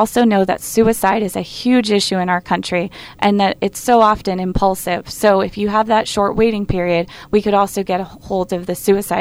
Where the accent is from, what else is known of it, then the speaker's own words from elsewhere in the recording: Epping, New Hampshire, United States; I grew up in Epping. A lot of my friends were hunters.